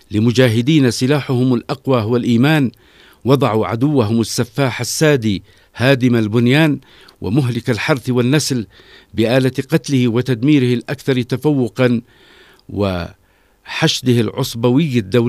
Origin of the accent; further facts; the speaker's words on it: Yemen; إننا كيمنيين جاهزون لمواجهة وردع أي عدوان